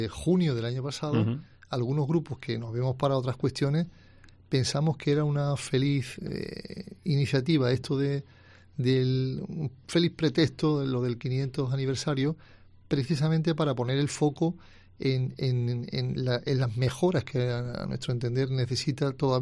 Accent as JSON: {"language": "Spanish", "town": "Épila", "region": "Aragon", "country": "Spain", "said": "Yo soy natural de Épila, Zaragoza, y nosotros vinimos a la azucarera de Gédula"}